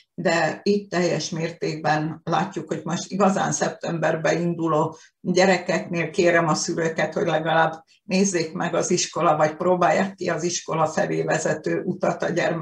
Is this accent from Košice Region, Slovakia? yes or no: no; Dunajská Streda, Trnava Region, Slovakia; én Dunaszerdahelyen nőttem fel